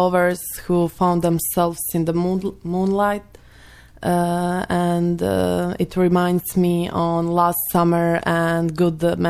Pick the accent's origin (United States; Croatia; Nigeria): Croatia; English is a second language; I'm from Croatia, a very small country in the Europe on the Adriatic coast.